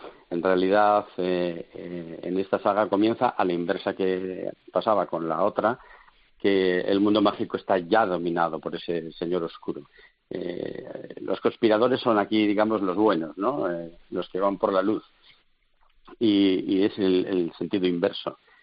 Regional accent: Reinosa, Cantabria, Spain; now in Bilbao, Spain; yo soy de Reynosa, pero vivo en Bilbao desde hace 36 años. Sí que soy español, español de pura cepa, que se suele decir.

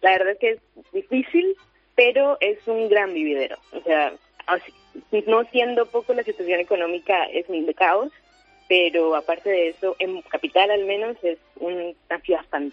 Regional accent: Cali, Valle del Cauca, Colombia

